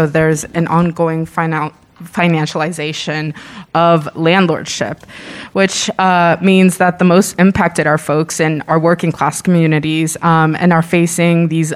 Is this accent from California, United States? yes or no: no; Boston, Massachusetts, United States; growing up in East Boston, I saw many of my friends and my family members move away from the neighborhood, be priced out of their homes.